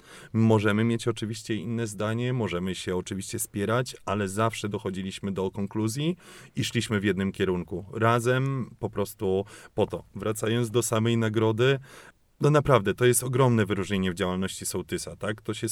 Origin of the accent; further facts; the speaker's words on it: Bartążek, Warmian-Masurian Voivodeship, Poland; jestem stamtąd, z Bartążka i razem żyliśmy od dziecka.